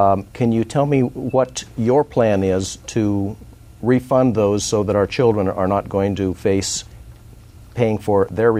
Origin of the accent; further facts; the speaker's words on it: Anchorage, Alaska, United States; I grew up in Anchorage.